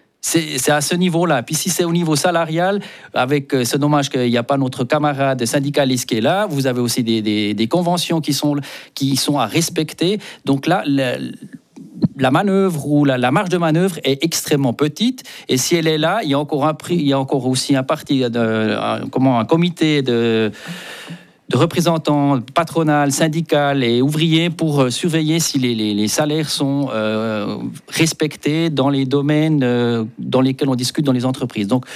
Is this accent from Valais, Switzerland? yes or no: no; Jura, Switzerland; je suis jurassien, je suis aussi né ici dans le canton du Jura, puis je défends aussi le canton du Jura. Et je suis suisse alémanique